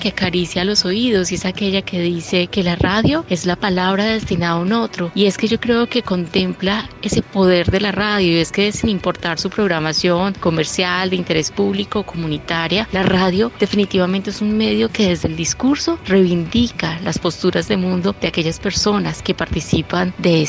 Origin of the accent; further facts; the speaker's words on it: Colombia; todo ese universo sonoro que somos los colombianos